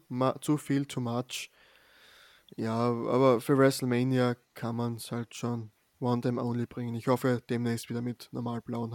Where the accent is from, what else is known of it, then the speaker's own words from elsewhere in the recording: Austria; Da hat nochmal unterstrichen, dass die legit ein wirkliches Viech ist, wie man bei uns in Österreich sagt, ein Tier für die Deutschen.